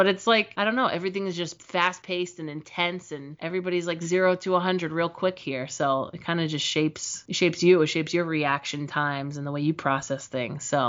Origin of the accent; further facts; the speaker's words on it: New Jersey, United States; Where am I from? I'm from New Jersey.